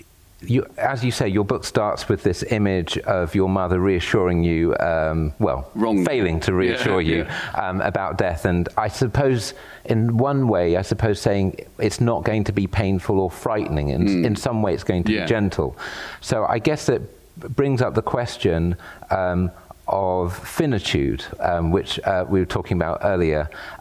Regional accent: Ipswich, East of England, United Kingdom; born there; I mean, I was born in Ipswich, so...

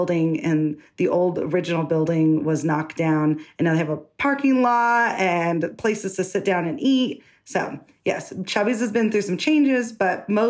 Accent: Denver, Colorado, United States; being a Northside girl, born and raised in Northwest Denver.

